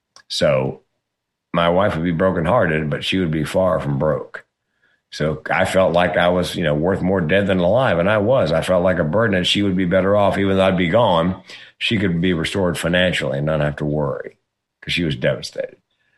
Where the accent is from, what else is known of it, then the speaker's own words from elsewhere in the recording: Southern United States, United States; I grew up in the South